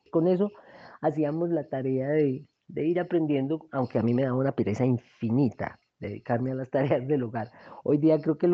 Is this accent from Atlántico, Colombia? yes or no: no; Manizales, Caldas, Colombia; also born or lived in Cali; now in Bogotá, Colombia; Nací en Cali y tenía 3 meses cuando me llevaron a vivir a Manizales y volví a conocer Cali cuando tenía 35 años. Entonces, aunque nací en Cali, yo siempre he dicho que soy de corazón manizaleño y vivo en Bogotá hace 20 años.